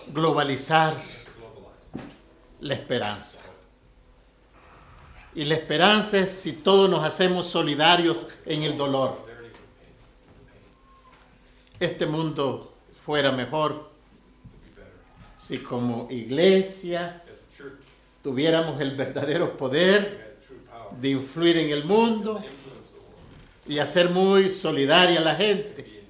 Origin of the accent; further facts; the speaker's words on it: El Salvador; allá en mi país, El Salvador, cuando había guerra, las iglesias fuimos unidas.